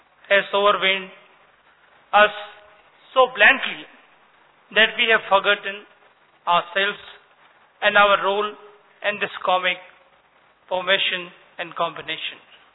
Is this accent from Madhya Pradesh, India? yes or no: yes; Khandwa, Madhya Pradesh, India; मैं मध्य प्रदेश का रहने वाला हूं, मध्य प्रदेश के निमाड़ांचल खंडवा का मैं निवासी हूं